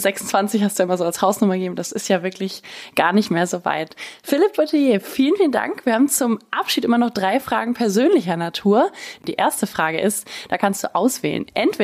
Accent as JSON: {"language": "German", "region": "Berlin", "country": "Germany", "said": "gerade als Berliner. Ich wohne zwar schon im Wedding"}